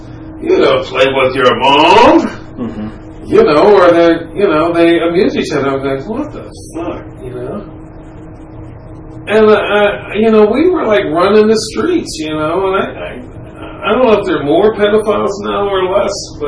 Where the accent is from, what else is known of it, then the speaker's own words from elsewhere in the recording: California, United States; also born or lived in Detroit; I was a middle class kid coming out of Detroit, growing up in California. Important that I grew up in California